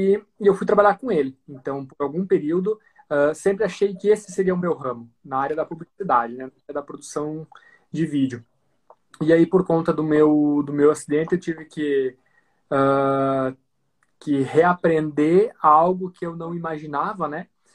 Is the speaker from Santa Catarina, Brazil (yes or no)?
yes; Joaçaba, Santa Catarina, Brazil; Eu sou de Joaçaba mesmo, tenho 33 anos